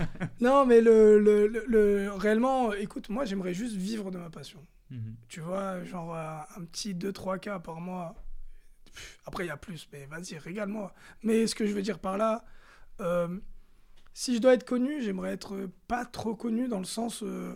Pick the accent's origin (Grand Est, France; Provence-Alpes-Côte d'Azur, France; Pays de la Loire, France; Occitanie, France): Provence-Alpes-Côte d'Azur, France; Cannes; il me dit, mais tu viens d'où? Je fais de Cannes.